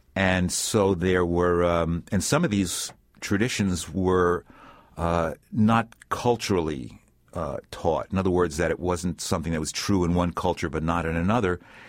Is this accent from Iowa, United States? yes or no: no; New York City, New York, United States; I grew up in and around New York City, so I spent a lot of time in the public library there